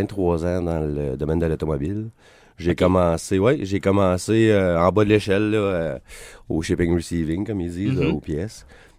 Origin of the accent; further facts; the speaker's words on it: Grand-Remous, Quebec, Canada; Je suis originaire de Grand-Remous.